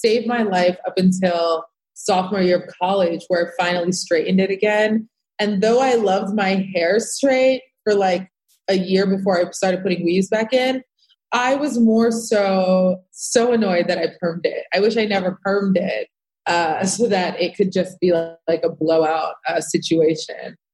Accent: New York, United States; I grew up in Rockland County. Okay. So next door to Westchester, super suburban.

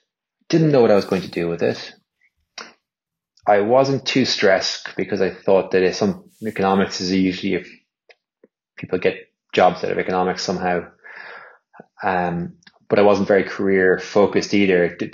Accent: Ireland; been in London at that point for kind of 8-9 years. Felt the owl, tug of the heartstrings, thought it was time to come home back to Ireland. I was working remotely from Ireland for a while

